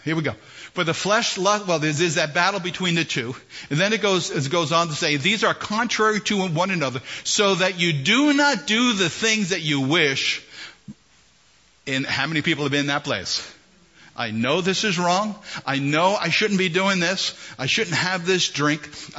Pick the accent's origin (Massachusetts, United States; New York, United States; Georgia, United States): New York, United States; Bronx; You know, I'm from the Bronx. You know. That's who I am